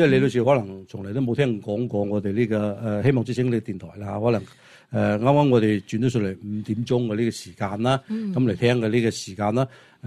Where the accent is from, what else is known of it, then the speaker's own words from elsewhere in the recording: California, United States; 係令到咗我哋加州人咧係加重咗好多負擔啊